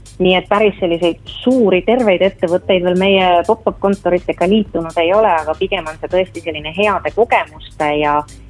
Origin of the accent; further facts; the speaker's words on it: Pärnu, Pärnu County, Estonia; mina ise olen vana pärnakas ja veedan väga palju suvel aega Pärnus ja teen siit ka tööd